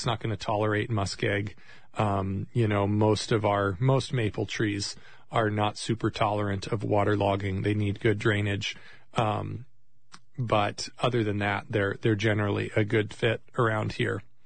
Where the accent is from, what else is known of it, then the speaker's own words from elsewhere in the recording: Oregon, United States; I grew up in Oregon and, spent many hours as a boy, swinging on a rope swing